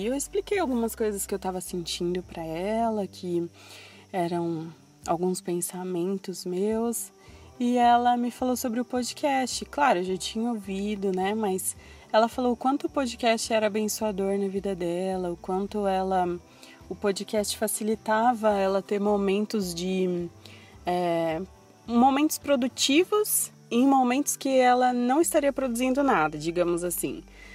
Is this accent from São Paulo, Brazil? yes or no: yes; Guarujá, São Paulo, Brazil; moved away as an adult; Eu tenho 27 anos e eu sou natural do Guarujá. Eu nasci no Guarujá, sou caiçara, né, como dizem. E aos 18 anos de idade, eu saí do Guarujá, fui morar em Atibaia